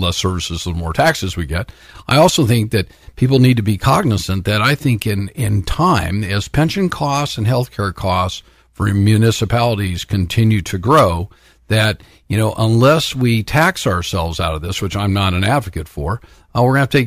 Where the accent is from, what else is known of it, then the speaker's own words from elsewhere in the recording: Los Angeles, California, United States; There are nearly 65,000 homeless people in Los Angeles County. I was born and raised in Los Angeles.